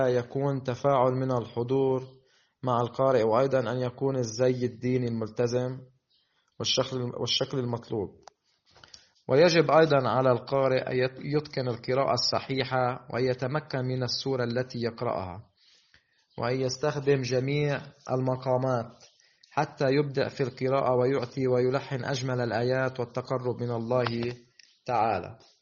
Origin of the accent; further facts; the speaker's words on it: Taraya, Baalbek-Hermel, Lebanon; من البقاع طارية. ولدت وترعرعت في بلدتي ودرست حتى الصف التاسع أساسي.